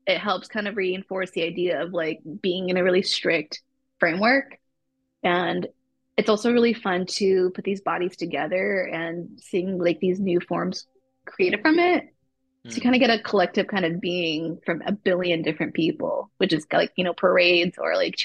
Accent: Chicago, Illinois, United States; I grew up in Chicago, but then we moved out of it to like a country area in like southern Illinois.

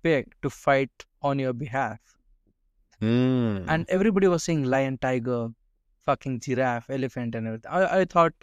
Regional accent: India; when I say I'm from India and they say, your country is very colorful, that's when I know they're bullshitting.

